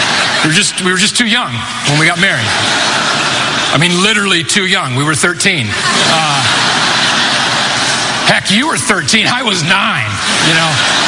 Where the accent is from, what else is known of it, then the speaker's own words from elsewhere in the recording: Irvine, California, United States; You have to understand, as a kid growing up in Irvine, California, where I would sit in my room and listen to records of Steve Martin and the original Saturday Night Live cast